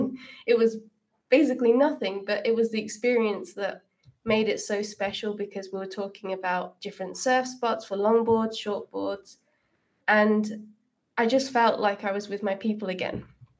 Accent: South West England, United Kingdom; Yeah, so I'm from Devon, which is where you have a big surf scene.

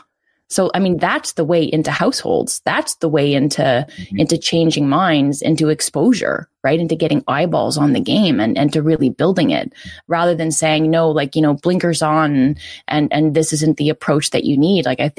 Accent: Canada; you wanted to go out there and as a Canadian, like, prove yourself and not be shown up.

